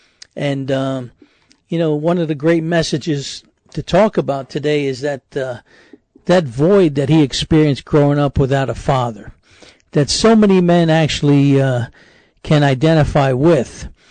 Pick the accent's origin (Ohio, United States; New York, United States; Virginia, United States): New York, United States; New York City; including myself, growing up in New York City the same way.